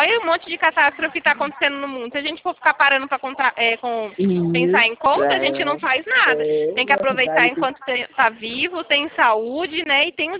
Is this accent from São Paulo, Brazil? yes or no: yes; São Paulo, Brazil; Eu sou paulista.